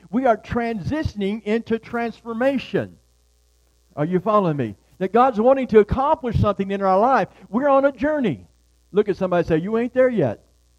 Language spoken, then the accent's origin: English; Detroit, Michigan, United States; I grew up in Detroit area, and in when I was growing up, you could sleep out on the porch